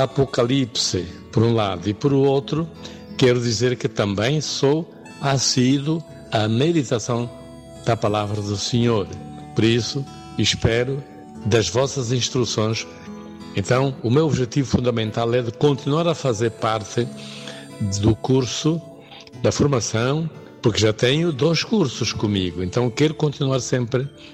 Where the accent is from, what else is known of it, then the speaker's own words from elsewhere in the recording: Angola; Sou angolano